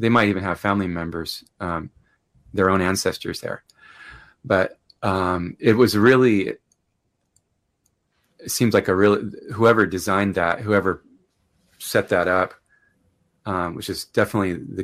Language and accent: English; United States; I mean, it's hard for me to speak as an American, because when did we apologize?